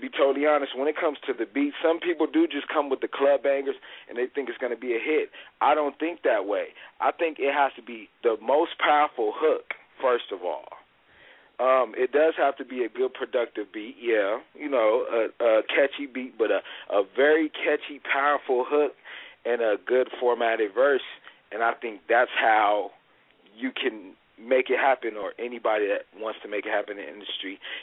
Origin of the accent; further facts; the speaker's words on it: Chicago, Illinois, United States; I'm from Chicago, my hometown Chicago.